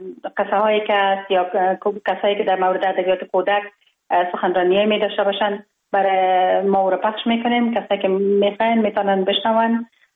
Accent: Kabul, Afghanistan; born there

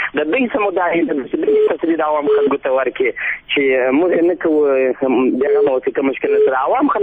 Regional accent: Helmand, Afghanistan; زه خپل د هلمند یم

